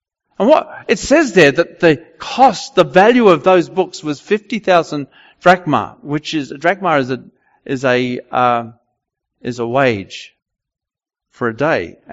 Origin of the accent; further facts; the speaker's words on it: New Zealand; I was from New Zealand, went there.